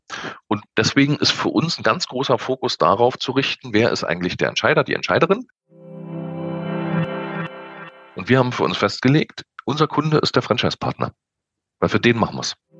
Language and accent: German; Berlin, Germany; Ich bin ursprünglich aus Berlin, bin auch in Berlin aufgewachsen